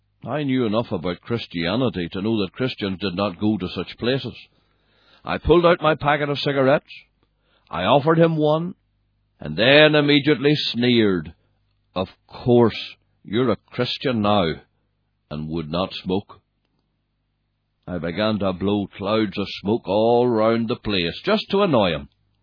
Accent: Belfast, Northern Ireland, United Kingdom; also born or lived in Lisnaskee; I was born outside Lisnaskee in the townland of Kinahy. In the early 1950s, our family moved to Belfast.

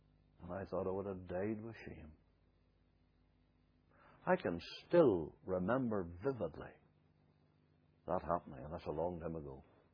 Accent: Lisnaskee, Northern Ireland, United Kingdom; born or raised there

